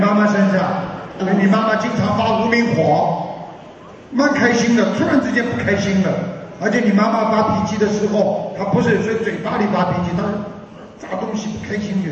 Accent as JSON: {"language": "Chinese", "region": "Fujian", "country": "China", "said": "哦，我是福建人啊。"}